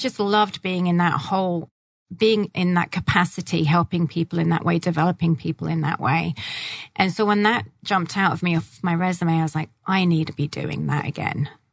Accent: Malta; accent: English; now in United States; hence the English accent. Although I'm not English originally, I'm actually Maltese from the beautiful island of Malta.

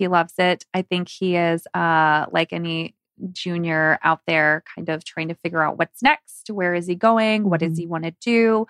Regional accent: Raleigh, North Carolina, United States; also born or lived in Charlotte; And of course, I'm bringing back to my hometown, Raleigh and Charlotte.

